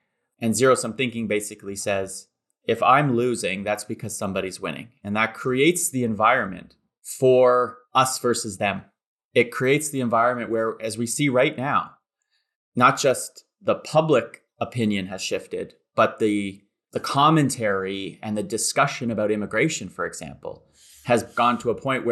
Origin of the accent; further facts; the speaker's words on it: Toronto, Ontario, Canada; where I was raised in around Toronto.